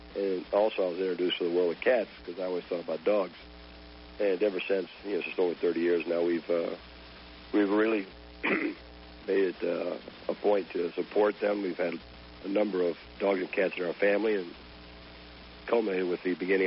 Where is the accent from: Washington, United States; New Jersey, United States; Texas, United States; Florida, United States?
Florida, United States; Tampa; I was raised in Tampa with my folks and my sister.